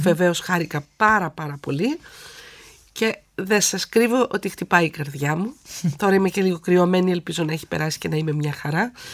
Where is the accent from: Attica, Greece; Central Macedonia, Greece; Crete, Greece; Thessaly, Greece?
Central Macedonia, Greece; Veria; born there; αφού γεννήθηκα εγώ στη Βέρεια